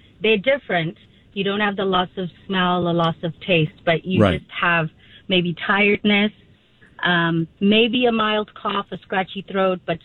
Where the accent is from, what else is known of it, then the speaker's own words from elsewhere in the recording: Botswana; So I'm from Botswana, where the Omicron was first found.